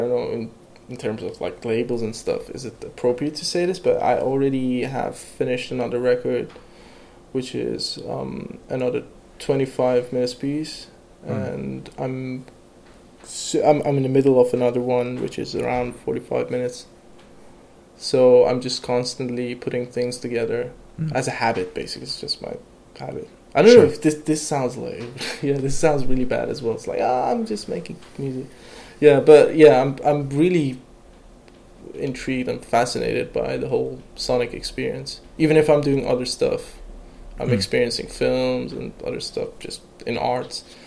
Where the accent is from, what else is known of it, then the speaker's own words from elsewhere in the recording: Tehran, Tehran Province, Iran; English is a second language; I come from Iran. I grew up in Iran. I was born and raised in Iran, in Tehran, the capital city, and I was always doing music there. I studied in the Tehran College of Music.